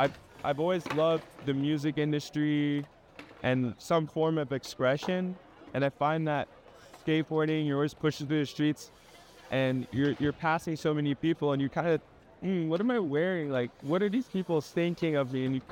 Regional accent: Rexdale, Ontario, Canada; I grew up in Rexdale.

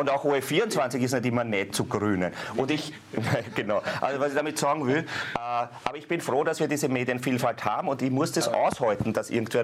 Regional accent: Floridsdorf, Vienna, Austria; und ich komme aus Floridsdorf, ist das sehr mühsam

